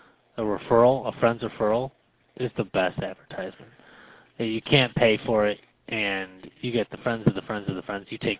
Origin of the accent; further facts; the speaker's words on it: Pavilion, New York, United States; now in Rochester, United States; South, where I grew up, not where I live now. I live in Rochester proper, but where I grew up is Pavilion